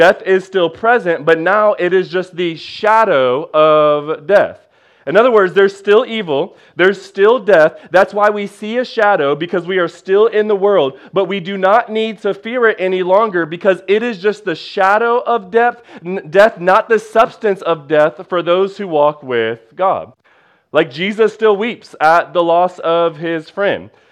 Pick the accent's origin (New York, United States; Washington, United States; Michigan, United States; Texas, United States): Michigan, United States; Detroit; I grew up in Detroit, okay? I don't like the woods.